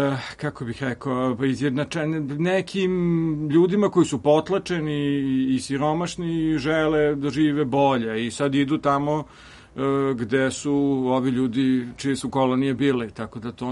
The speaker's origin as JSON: {"language": "Serbian", "country": "Serbia", "said": "mi smo iz Srbije"}